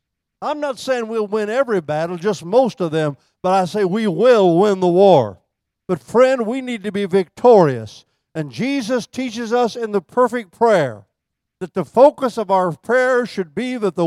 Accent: Midwest, United States; born there; I was born in the Midwest, and I have a tendency to be lazy when it comes to things like that.

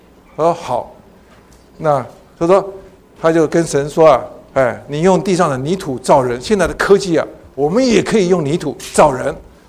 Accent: China; 我们中国人常讲说、啊、要落叶归根，慎终追远，不能忘本

